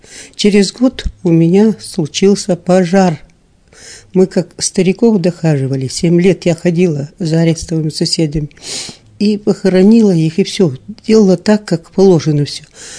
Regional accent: Yaransk, Kirov Oblast, Russia; Я родом из Кировской области, город Яранск.

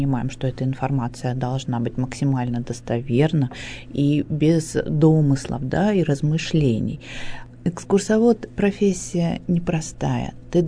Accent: Yekaterinburg, Sverdlovsk Oblast, Russia; born or raised there

